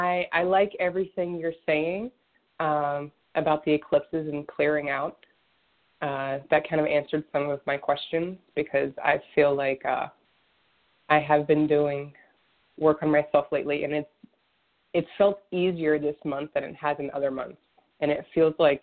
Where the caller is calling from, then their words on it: Miami, Florida, United States; I'm calling from Miami.